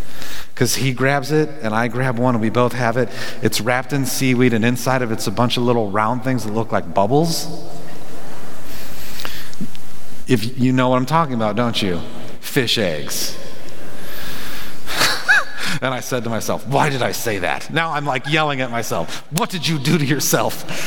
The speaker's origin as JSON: {"language": "English", "region": "California", "country": "United States", "said": "because there's a California roll, and I'm from California."}